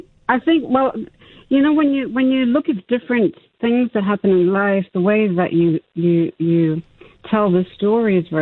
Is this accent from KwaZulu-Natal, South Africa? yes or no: yes; Tongaat, KwaZulu-Natal, South Africa; I grew up in Tongaat, and you know, we grew up next to a sugarcane plantation with lots of trees, mango trees, lychee trees, and then went to school in Durban in the city.